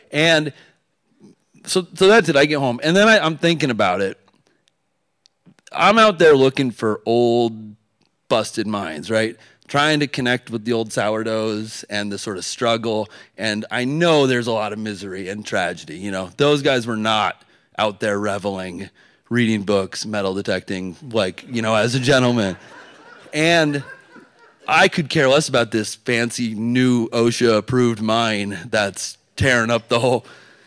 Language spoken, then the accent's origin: English; Vermont, United States; And I'm from Vermont, and so we know about mud season in Vermont.